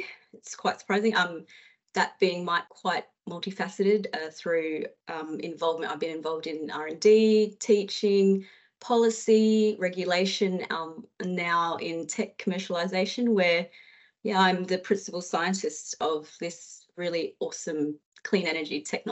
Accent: Australia; growing up in Australia

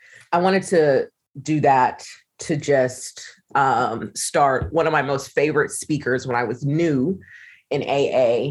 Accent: Ohio, United States; I'm from the Midwest. I'm from Ohio.

